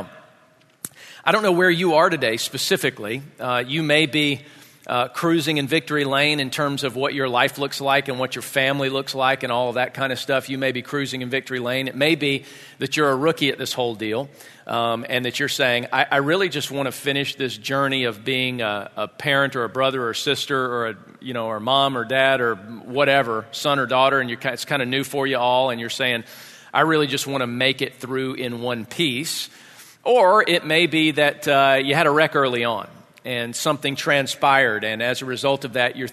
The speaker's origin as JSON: {"language": "English", "region": "Georgia", "country": "United States", "said": "So I didn't know any of those things, even though I'm from Georgia."}